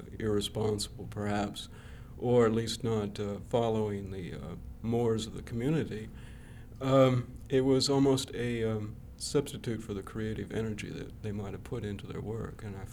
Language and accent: English; Iowa, United States; I grew up in Iowa, and the only artist I knew was the mayor of the town.